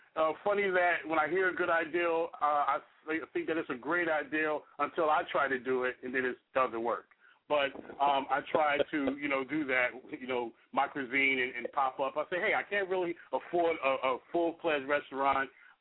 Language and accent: English; Newark, New Jersey, United States; now in Irvington, United States; Yeah, I mean, I grew up in Newark. Right now I'm in Irvington, New Jersey, but I grew up in Newark, yes.